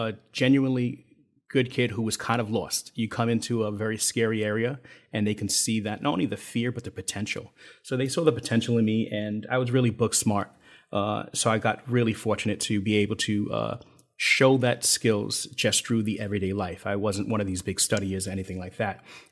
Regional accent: Brooklyn, New York, United States; we moved into East New York, Brooklyn. That's where I grew up, born and raised in Brooklyn, New York.

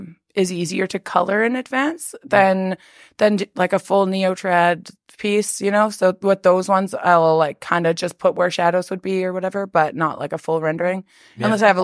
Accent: Fort McMurray, Alberta, Canada; growing up in Fort Mac, there wasn't as much opportunity to learn from others.

